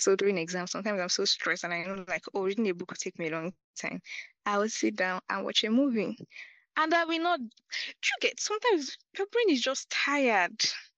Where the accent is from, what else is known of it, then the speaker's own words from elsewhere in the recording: Ogun, Nigeria; So I'm from Ogun State. I'm actually an Ijebu baby girl.